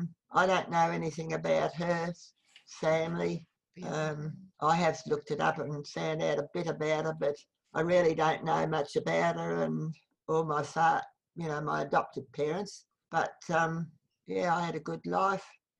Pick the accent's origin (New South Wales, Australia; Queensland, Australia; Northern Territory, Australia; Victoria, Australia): Victoria, Australia; Brighton; Because I was brought up in Brighton and we lived in Moorabbin and Brighton until we moved over here.